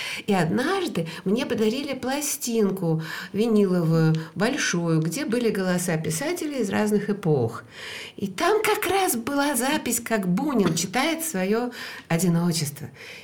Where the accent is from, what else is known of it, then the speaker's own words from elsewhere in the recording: Voronezh, Voronezh Oblast, Russia; born there; Я родилась в Воронеже. Как вы думаете, кто я такая? Воронежка, между прочим.